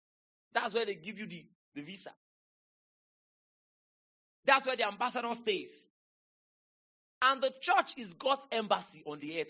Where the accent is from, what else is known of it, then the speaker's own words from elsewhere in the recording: Delta, Nigeria; born there; I was born in Delta State. They said I came from Isoko.